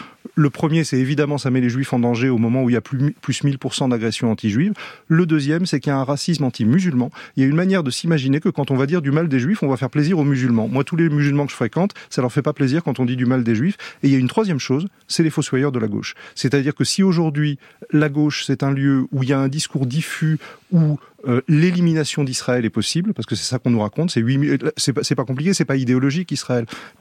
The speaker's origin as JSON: {"language": "French", "country": "France", "said": "Non, moi je suis français. Moi je suis français plus, parce qu'il y a toujours ce truc de double allégeance. Moi, ma famille paternelle est israélienne."}